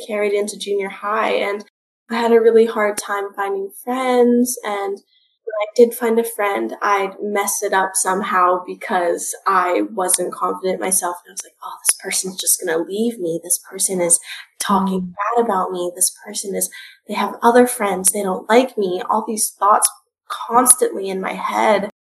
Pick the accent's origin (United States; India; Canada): Canada; Being half Filipina and born in Canada, I felt as though when I was growing up and I was trying to find a group